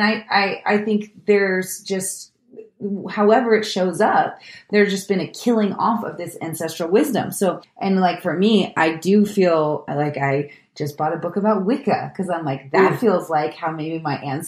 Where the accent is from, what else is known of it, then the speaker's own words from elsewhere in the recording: Scotland, United Kingdom; because I come from